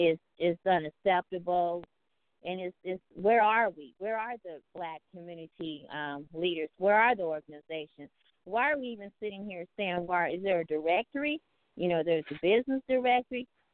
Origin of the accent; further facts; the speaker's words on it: Fresno, California, United States; growing up in Fresno, you know, Fresno, being on the West Side, going to Edison, and being a college graduate with a degree